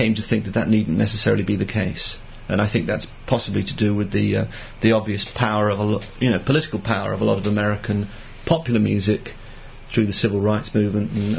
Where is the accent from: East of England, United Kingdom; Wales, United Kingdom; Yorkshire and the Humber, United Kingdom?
Wales, United Kingdom; I grew up in South Wales, listening only to pop music